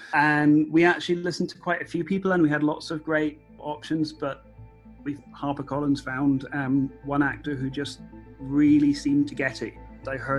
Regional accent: Edinburgh, Scotland, United Kingdom; also born or lived in London; now in United States; because I am Scottish. I'm from Edinburgh. I lived in London for about 10 years, and then I've been out here in the US for 6 or 7 years now. So I think, unfortunately, the accent does go.

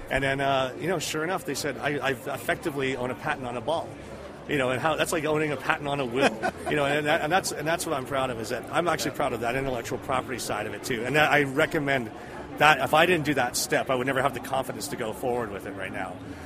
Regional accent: Texas, United States; Wrecking is without the G, like, because we are from Texas.

